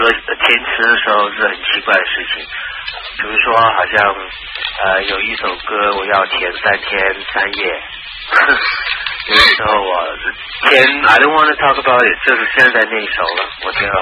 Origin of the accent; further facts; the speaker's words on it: Hong Kong; 好像我们香港人吃啊那些都很重的嘛